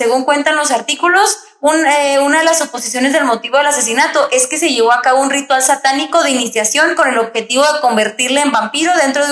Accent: Chihuahua, Mexico; ustedes pensarían que como nosotros somos de Chihuahua, esa información la saqué de aquí

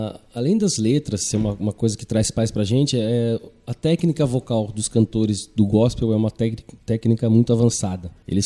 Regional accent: Votorantim, São Paulo, Brazil; Sim, eu nasci em Votorantim.

